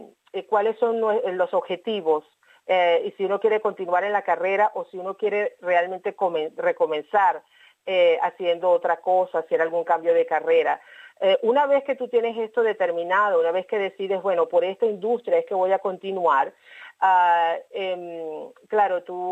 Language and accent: Spanish; Venezuela; now in Australia; te comentaría mi caso como migrante venezolana. Nosotros en Venezuela acostumbramos mucho el uso de la fotografía